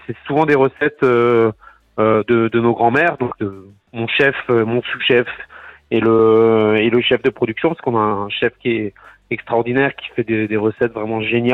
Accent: Habsheim, Grand Est, France; c'est un petit peu un rêve pour moi parce que j'ai grandi à Absheim

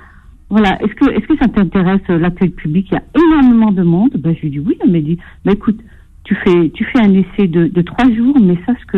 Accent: Algeria; je suis algérienne.

